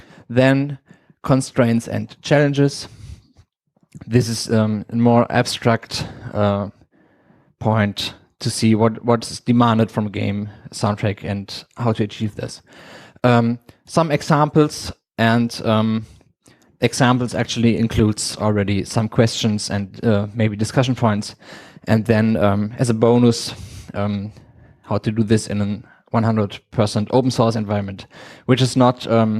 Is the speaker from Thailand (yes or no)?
no; Cologne, North Rhine-Westphalia, Germany; I'm here from Cologne.